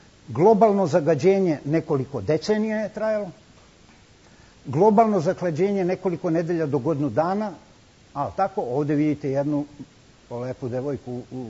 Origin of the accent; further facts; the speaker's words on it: Niš, Nišava District, Serbia; ja sam rođen Nišlija i ponosan sam na to.